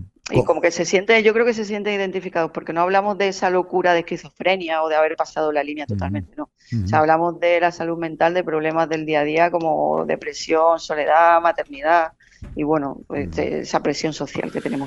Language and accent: Spanish; Conil, Andalusia, Spain; Yo soy de Conil